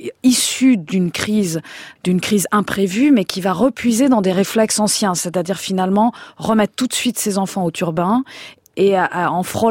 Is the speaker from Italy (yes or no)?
yes; Italy; moved away; Moi, je suis d'origine italienne. J'ai grandi en Italie, je n'avais jamais vu ça.